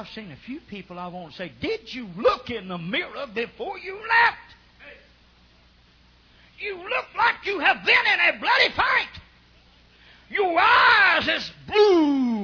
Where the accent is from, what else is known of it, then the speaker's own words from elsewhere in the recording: Oklahoma, United States; I come from Oklahoma.